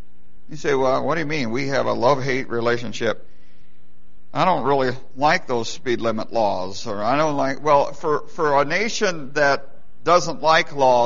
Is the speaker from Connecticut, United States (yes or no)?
no; Idaho, United States; As a kid growing up in Idaho, one of my favorite stupid laws was the law that if you rode a horse into town, you either had to plug it or put diapers on it.